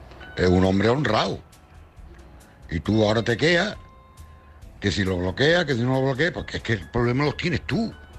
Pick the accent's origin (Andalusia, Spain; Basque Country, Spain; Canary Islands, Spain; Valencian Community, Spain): Andalusia, Spain; Cádiz; de Cádiz.